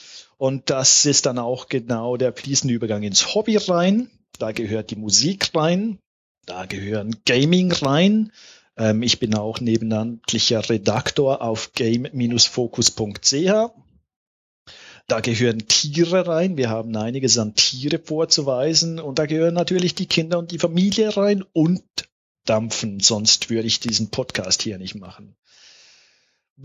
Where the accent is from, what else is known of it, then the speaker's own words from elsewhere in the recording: Zurich, Switzerland; Ich bin im Zürich-Oberland aufgewachsen. Das ist auch in der Schweiz, das hört man.